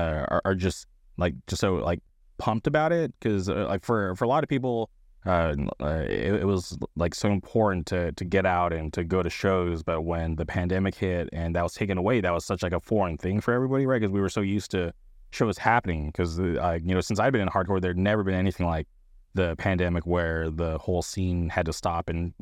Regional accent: Palm Springs, California, United States; now in Anaheim, United States; I grew up in the Palm Springs area

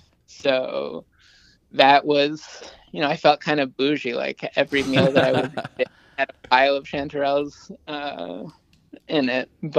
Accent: New York, United States; Yeah, I was born in New York. I was born and raised in New York.

